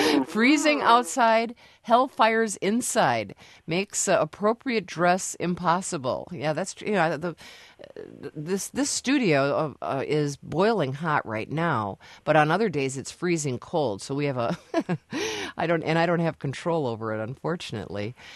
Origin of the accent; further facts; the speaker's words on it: Appleton, Wisconsin, United States; also born or lived in Green Bay; because I grew up in Appleton, and I lived in Green Bay.